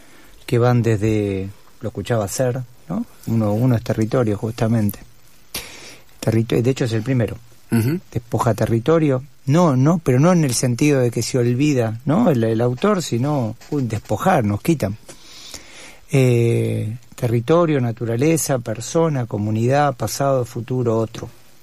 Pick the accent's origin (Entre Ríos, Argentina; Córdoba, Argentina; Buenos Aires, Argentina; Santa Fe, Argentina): Buenos Aires, Argentina; por ahí no soy porteño en el sentido de todo lo que nos adjudican, pero sí soy de Buenos Aires. Buenos Aires es mi territorio